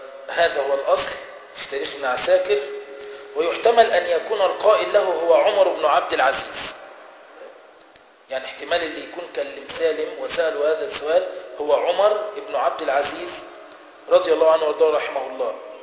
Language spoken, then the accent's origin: Arabic; Egypt; بس هي تعتبر بالنسبة لنا كمصريين ايه؟ يطلق عليها اجنبية.